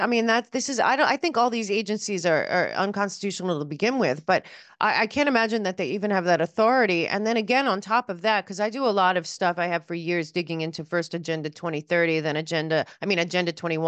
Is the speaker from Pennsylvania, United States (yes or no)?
yes; Pennsylvania, United States; I grew up outside of Philadelphia, so we would go up to Lancaster a lot and go to their markets there.